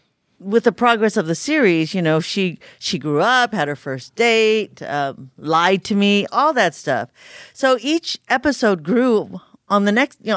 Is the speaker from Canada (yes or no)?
no; Fresno, California, United States; Fresno, California.